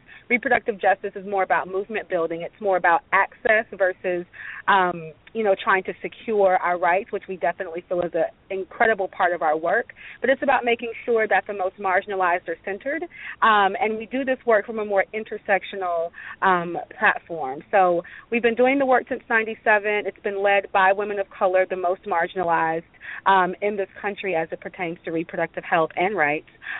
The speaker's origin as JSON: {"language": "English", "region": "the South", "country": "United States", "tie": "born or raised there", "said": "And I'm born and raised in the South."}